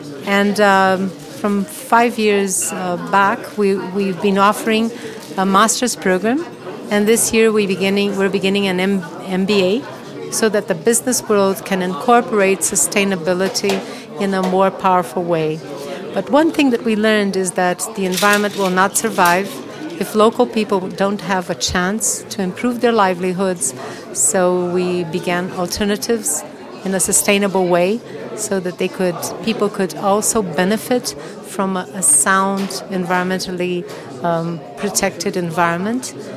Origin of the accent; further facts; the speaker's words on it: Brazil; English is a second language; I come from Brazil, from the Institute of Ecological Research.